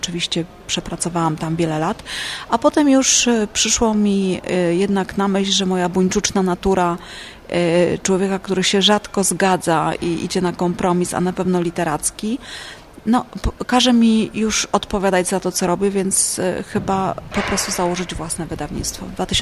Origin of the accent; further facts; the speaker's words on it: Gdynia, Pomeranian Voivodeship, Poland; Ponieważ już na studiach pochodzę z Gdyni i w Gdańsku razem z koleżankami i kolegami pracowaliśmy